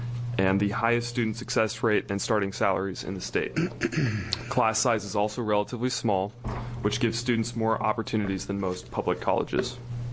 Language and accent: English; Dallas, Oregon, United States; I am from Dallas, Oregon. I graduated from St. Am Christian